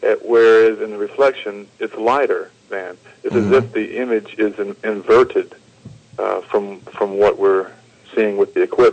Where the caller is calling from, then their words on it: North Carolina, United States; I was calling from North Carolina.